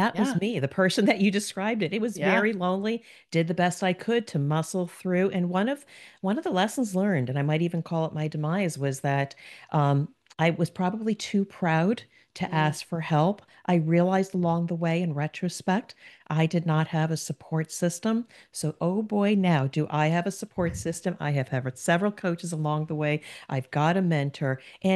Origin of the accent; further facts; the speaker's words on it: New Jersey, United States; now in Cincinnati, United States; And if you listen to my accent, I am a Jersey girl, but transplanted to the beautiful state of Ohio, Cincinnati, an amazing town.